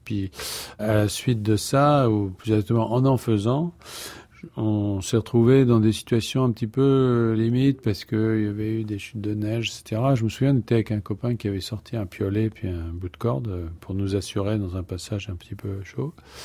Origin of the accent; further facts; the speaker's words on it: Bourges, Centre-Val de Loire, France; born there; je suis né à Bourges, ce qui n'est pas connu pour ses pics enneigés. Je ne connaissais pas la montagne.